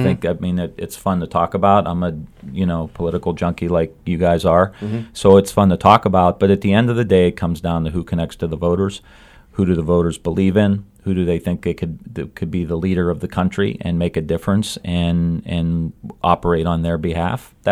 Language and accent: English; Niles, Ohio, United States; I grew up just outside of Youngstown, Ohio, in Niles. Went to school in Warren, another industrial town.